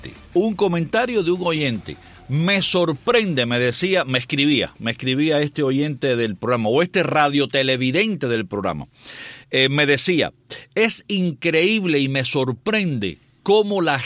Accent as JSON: {"language": "Spanish", "town": "Guanabacoa", "region": "Havana", "country": "Cuba", "moved": "yes", "said": "Yo salí de Cuba hace ya casi 40, no tanto, 30 y tantos años, 30 años corto, hace que salí yo de Cuba."}